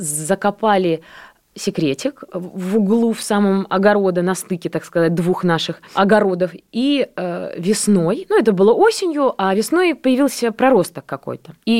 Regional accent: Borisov, Minsk Region, Belarus; also born or lived in Grodno; и я родилась в Гродно. И родители поняли, что тяжеловато вдвоем работать и растить двух дочек, и они вернулись в город Борисов

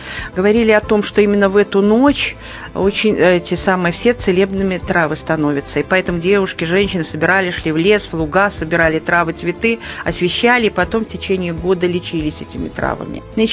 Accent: Belarus; now in Moscow, Russia; мы свой праздник, москвичи, белорусы, стали отмечать не так давно.

